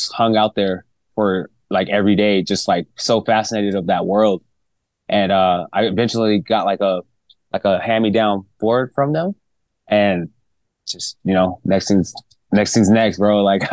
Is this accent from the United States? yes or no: yes; Long Beach, California, United States; also born or lived in Cypress; So I'm from Long Beach. Dude. Then I moved to Cyprus. So okay. I'm from two worlds.